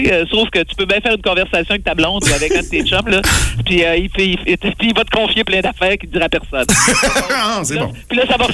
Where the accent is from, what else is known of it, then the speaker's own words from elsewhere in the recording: Saguenay, Quebec, Canada; Je viens quand même de Saguenay.